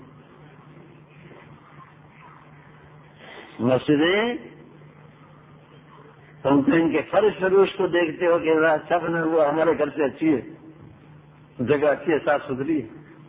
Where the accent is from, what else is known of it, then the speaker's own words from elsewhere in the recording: Punjab, Pakistan; لیکن یہاں آ کر کے بھی ہمارے پنجابیوں کی طرح باتیں نہ کرو. میں لاہور وغیرہ جاتا ہوں یا اپنے گاؤں میں جاتا ہوں